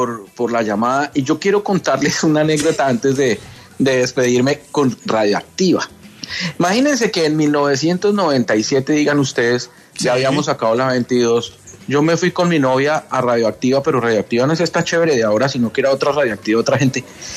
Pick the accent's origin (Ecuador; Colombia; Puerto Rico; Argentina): Colombia; como colombianos, darnos cuenta, esto lo quiero compartir públicamente, en el País Vasco, grabando Marteco Uriac, nos dimos cuenta de lo colombianísimos que somos